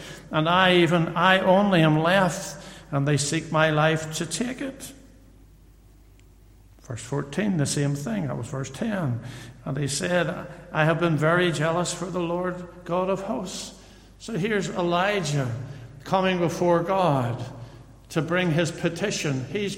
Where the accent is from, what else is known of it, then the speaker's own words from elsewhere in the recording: Newtownards, Northern Ireland, United Kingdom; I come from Newton Ards, and there's a big church in Newton Ards called the Thriving Life Church. It used to be across from where I live